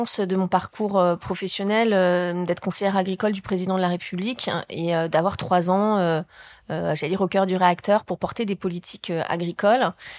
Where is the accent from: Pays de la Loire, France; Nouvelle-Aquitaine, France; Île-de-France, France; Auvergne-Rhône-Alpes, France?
Nouvelle-Aquitaine, France; Moi, j'ai grandi dans les Deux-Sèvres et on m'a dit surtout de partir de ce territoire, d'aller à Paris